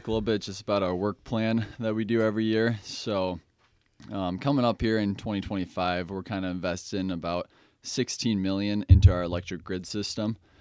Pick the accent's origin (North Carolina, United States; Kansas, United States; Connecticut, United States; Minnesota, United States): Minnesota, United States; Jordan; I am from Jordan.